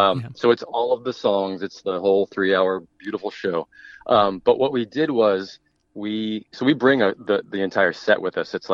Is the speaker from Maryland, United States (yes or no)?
yes; Maryland, United States; now in New York City, United States; We're not from South Carolina. I'm actually from, I live in New York, but I'm from Maryland.